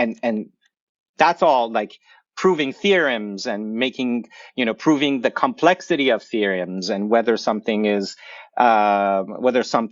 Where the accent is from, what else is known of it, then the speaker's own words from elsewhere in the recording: Iran; moved away as an adult; I grew up in Iran, you know, from the beginning of the Islamic Revolution till I was 19, under 8 years of war.